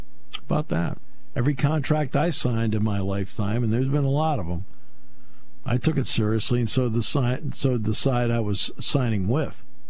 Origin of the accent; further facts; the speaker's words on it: New England, United States; I grew up in New England, okay? I know what cold is, okay?